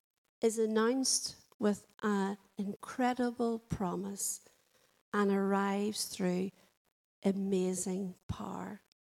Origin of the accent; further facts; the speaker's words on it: Northern Ireland, United Kingdom; if I was speaking to someone in Northern Ireland and I said to them, "Oh, I grew up in South Armagh,"